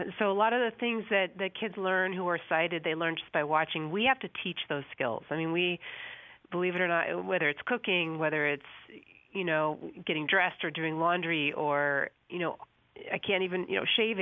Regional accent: California, United States; also born or lived in San Diego, United States / Oregon; now in Massachusetts, United States; Well, I grew up in Southern California

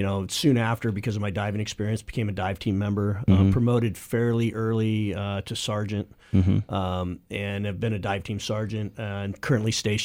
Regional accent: California, United States; Yeah, I grew up in Orange County. I grew up in a time when it was still orange groves and wheat fields, and it was a great place to grow up.

